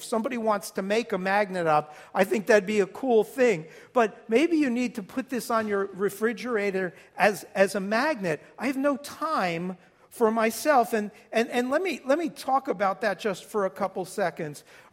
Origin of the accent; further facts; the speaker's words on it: New Jersey, United States; Shake you by this or slap you upside the head because I'm from Jersey.